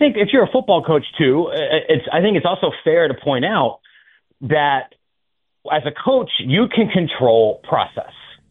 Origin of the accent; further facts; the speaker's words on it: Ohio, United States; And I'm not picking on Louisiana, right? I'm from Ohio.